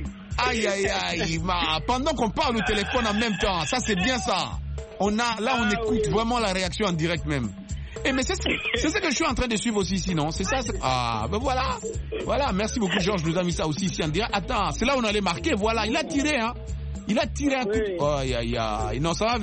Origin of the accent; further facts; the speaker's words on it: DR Congo; mon pays d'origine, là, la RDC